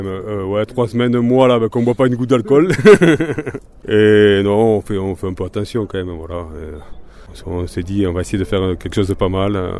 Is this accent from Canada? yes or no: no; Perpignan, Occitanie, France; Moi, parce que je suis originaire de Perpignan